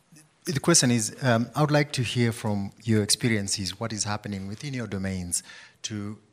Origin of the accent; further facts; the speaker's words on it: Zimbabwe; I'm from Zimbabwe, so I totally get what you're talking about when you talk about the crisis in Cape Town.